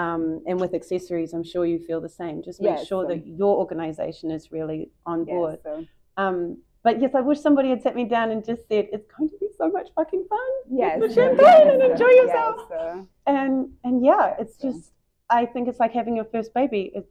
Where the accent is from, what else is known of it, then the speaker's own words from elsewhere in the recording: New Zealand; moved away as an adult; now in New York, United States; I'm originally from New Zealand and I moved here 2 years ago.